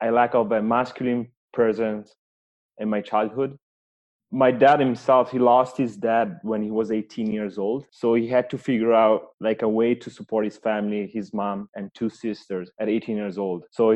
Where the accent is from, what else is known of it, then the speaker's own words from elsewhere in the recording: Como, Lombardy, Italy; now in Canada; I was born and raised in Italy in a town called Como.